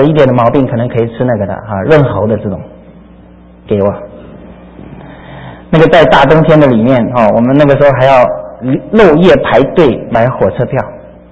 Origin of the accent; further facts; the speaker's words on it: South China, China; now in United States; 我是南方人我就要跑到北方啊